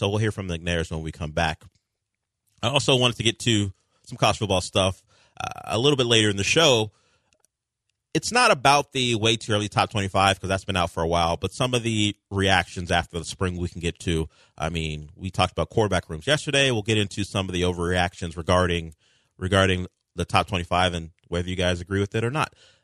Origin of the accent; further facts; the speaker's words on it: West Coast, United States; Like, I grew up on the West Coast, so I have a bias to picking … still, facts are facts.